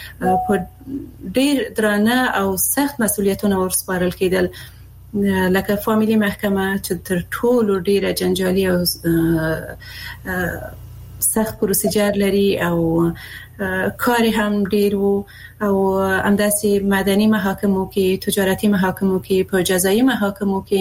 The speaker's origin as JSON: {"language": "Pashto", "country": "Afghanistan", "said": "زه د افغانستان یو هغه میرمن يم"}